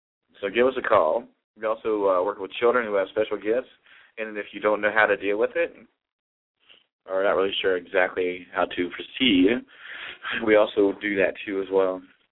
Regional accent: Ohio, United States; now in Colorado, United States; I'm actually from Ohio. I'm living in Colorado now, but I used to live in Ohio.

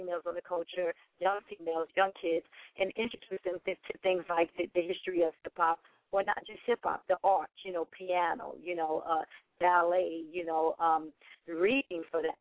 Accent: New York City, New York, United States; And for me as a woman growing up in New York City, you know, my thing is that I was always focused.

